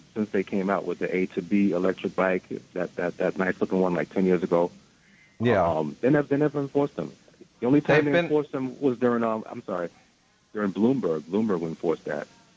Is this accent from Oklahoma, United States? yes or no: no; Bronx, New York, United States; I heard a show of yours for the first time. I'm from the Bronx.